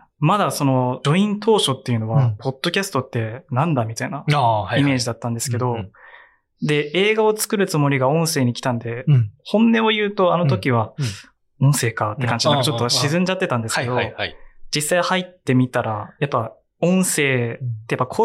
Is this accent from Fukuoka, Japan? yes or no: yes; Fukuoka, Japan; moved away as an adult; now in Tokyo, Japan; 福岡出身でして、大学進学を機に東京に上京してきました。今は都内の大学に通っていまして、